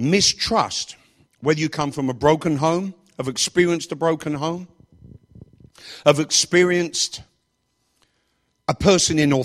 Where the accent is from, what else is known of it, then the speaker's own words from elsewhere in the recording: England, United Kingdom; When I grew up in England